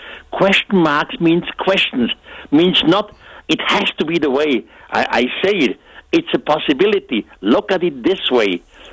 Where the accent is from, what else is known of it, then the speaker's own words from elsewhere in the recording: Switzerland; You know, I'm Swiss since eternity. My family is Swiss since eternity. I grew up here in Switzerland, so I am Swiss. I cannot change it. That's my home place.